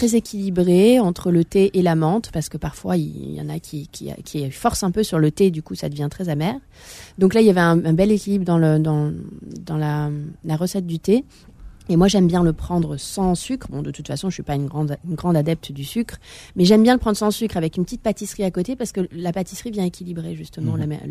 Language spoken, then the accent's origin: French; Algeria; Je suis algérienne quand même